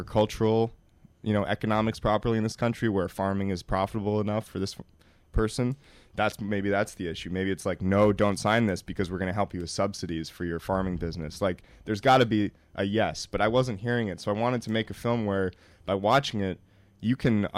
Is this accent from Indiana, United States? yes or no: no; New York, United States; And, you know, I'm from New York, so I really feel more strongly about the issue locally here about fracking.